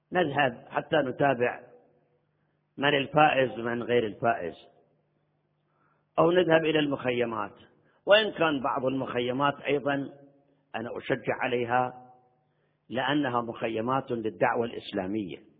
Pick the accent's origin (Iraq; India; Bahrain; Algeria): Iraq; عندنا في العراق بعثيين، ما أدري أرجو إن شاء الله بالكويت ما عندكم بعثيين